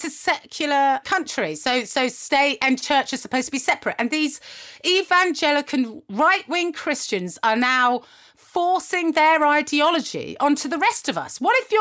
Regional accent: United Kingdom; I say this as a British person

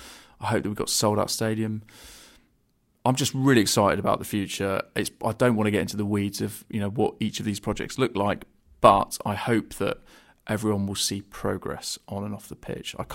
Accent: South West England, United Kingdom; Well, I was born and raised in Devon, so I was a season ticket holder at Plymouth Argyle from the early 90s.

